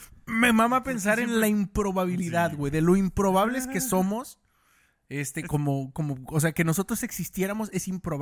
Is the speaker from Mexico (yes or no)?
yes; Mexico; como inmigrante mexicano